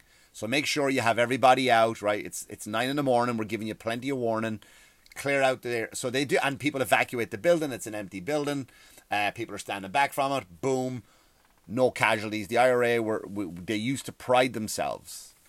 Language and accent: English; Ireland; I grew up in Ireland.